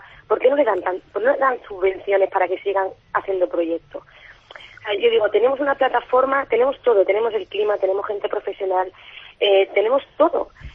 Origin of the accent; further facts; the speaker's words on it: Málaga, Andalusia, Spain; en Málaga, como malagueña que soy